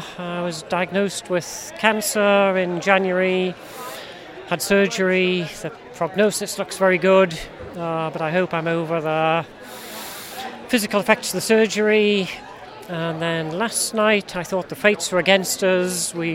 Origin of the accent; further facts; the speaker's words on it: Irvine, California, United States; from Irvine, California, back for, I hope, my sixth consecutive finish